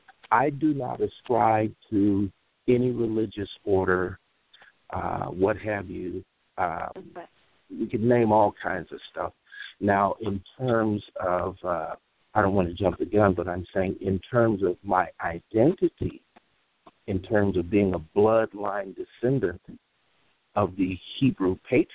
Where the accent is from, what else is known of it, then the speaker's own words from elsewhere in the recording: St. Louis, Missouri, United States; when I had my, if you will, Holy Ghost baptism experience at a wonderful Church of God in Christ church in my hometown of St. Louis.